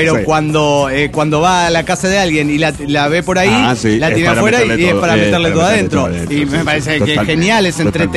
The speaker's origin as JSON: {"language": "Spanish", "town": "Caracas", "region": "Capital District", "country": "Venezuela", "moved": "yes", "lives_now": "Madrid, Spain", "said": "de Caracas, Venezuela."}